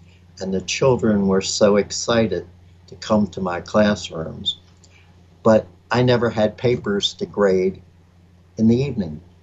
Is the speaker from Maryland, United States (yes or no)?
yes; Baltimore, Maryland, United States; Boyhood Adventures is me growing up in Baltimore in 1955 and 56, and my life when my parents moved to the suburbs